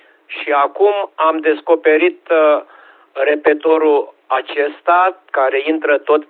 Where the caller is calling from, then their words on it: Constanța, Constanța County, Romania; de la Constanța